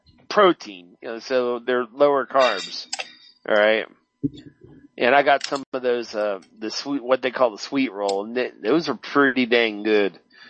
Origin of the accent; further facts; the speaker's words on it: Pennsylvania, United States; now in Columbus, United States; I was from Western Pennsylvania. You know, that was the first area of the country I ever lived in.